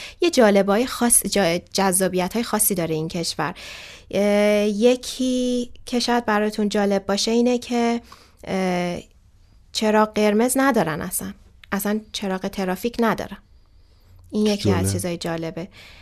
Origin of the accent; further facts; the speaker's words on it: Iran; خیلی خیلی جالب بود برای راهنما و رانندمون که اصلا من ایرانیم